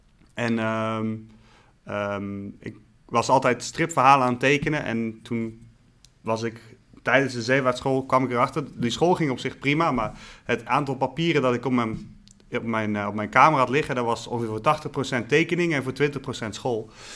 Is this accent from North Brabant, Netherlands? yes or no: yes; Breda, North Brabant, Netherlands; Nee, ik kom uit Breda.